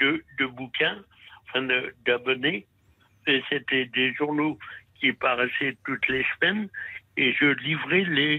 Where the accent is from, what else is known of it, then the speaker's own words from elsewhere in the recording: Caen, Normandy, France; born there; Oh, je suis né à Caen.